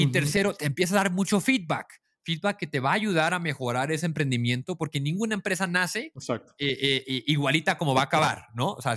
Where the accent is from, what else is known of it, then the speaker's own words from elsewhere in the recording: Tijuana, Baja California, Mexico; Pues yo crecí en México, crecí en Tijuana, rodeado de todo lo que un joven puede desear, ¿no? Una familia estable, que valora la educación.